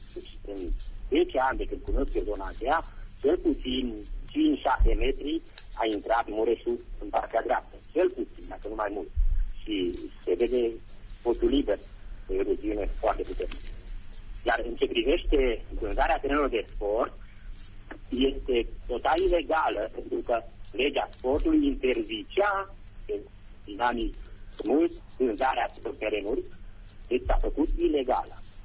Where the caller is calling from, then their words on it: Berlin, Germany; sunt și vă sunt din Berlin